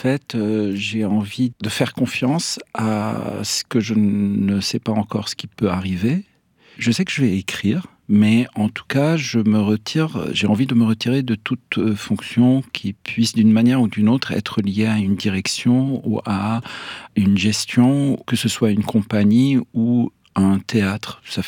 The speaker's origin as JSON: {"language": "French", "region": "Quebec", "country": "Canada", "said": "En plus, je viens du Québec, hein"}